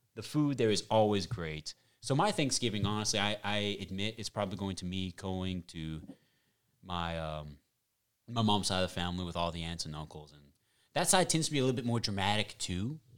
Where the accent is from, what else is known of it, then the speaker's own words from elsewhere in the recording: the South, United States; accent: Southern; But I'm definitely not country. You know, even though I'm from the South, I don't really have a powerful Southern accent or anything like that. It comes out in some words.